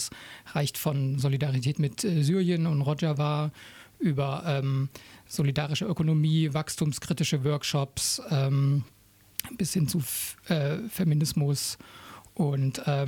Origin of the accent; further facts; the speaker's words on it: Saxony, Germany; ich komme ursprünglich auch aus der Gegend von Leipzig und wollte da auch wieder zurück.